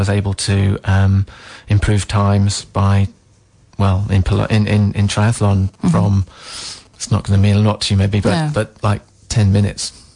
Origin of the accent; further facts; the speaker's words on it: East of England, United Kingdom; Originally, I'm from Essex